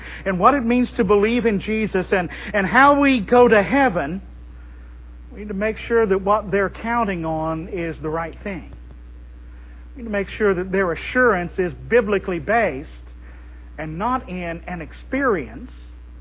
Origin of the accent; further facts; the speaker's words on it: Oklahoma, United States; Now, I was from Oklahoma.